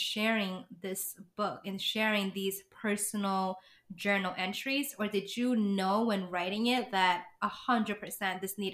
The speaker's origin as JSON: {"language": "English", "town": "New York City", "region": "New York", "country": "United States", "tie": "born or raised there", "said": "I'm a native New Yorker too."}